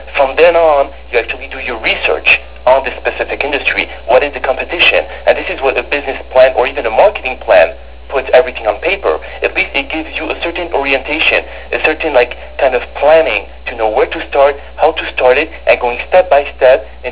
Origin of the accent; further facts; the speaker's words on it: Canada; I mean, I come from Canada